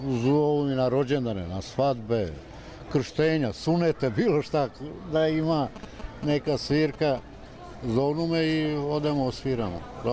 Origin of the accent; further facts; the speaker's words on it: Šabac, Mačva District, Serbia; ja sam iz Srbije, inače. Ja sam iz Šapca. A Šabac je poznat cijeloj Jugoslaviji po muzičarima.